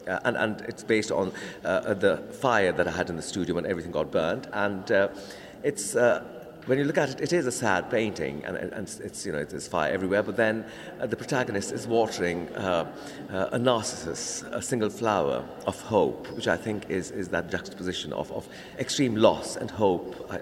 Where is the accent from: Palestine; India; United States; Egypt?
India; now in England, United Kingdom; So I'm from India, and I'm in England.